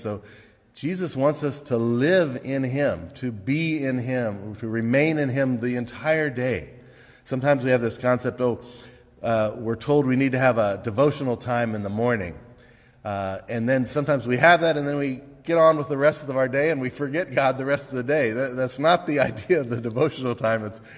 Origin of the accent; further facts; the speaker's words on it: Cincinnati, Ohio, United States; I grew up in Cincinnati during the time of the Big Red Machine.